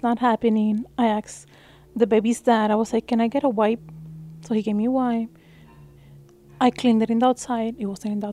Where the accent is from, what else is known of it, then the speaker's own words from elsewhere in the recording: Puerto Rico; I mean, I'm from Puerto Rico. I know some from other states because I lived in the states before.